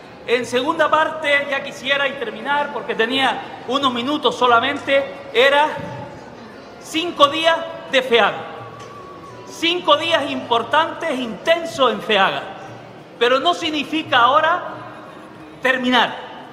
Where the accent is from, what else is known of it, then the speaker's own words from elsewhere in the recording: Triquivijate, Canary Islands, Spain; yo lo conozco perfectamente porque soy de Triquibijate, donde había 22 ganaderos